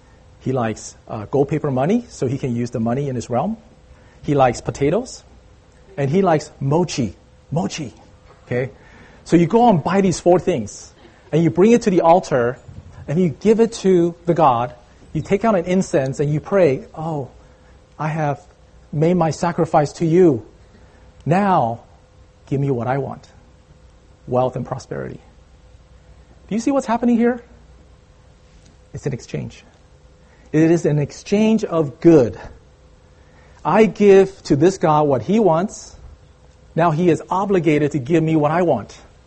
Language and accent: English; Taiwan; I grew up in Taiwan in a folk religion environment.